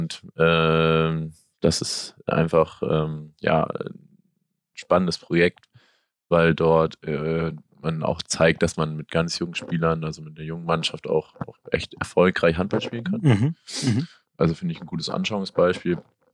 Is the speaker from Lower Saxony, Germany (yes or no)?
yes; Achim, Lower Saxony, Germany; Ich komme aus Achim.